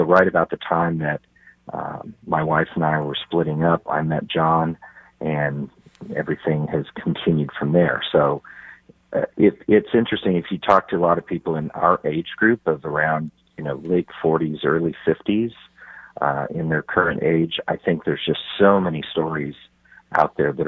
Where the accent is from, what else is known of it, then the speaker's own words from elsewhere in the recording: Warrensburg, Missouri, United States; I grew up in Warrensburg, not too far from Kansas City. It's kind of a college town, small, you know, relatively small community.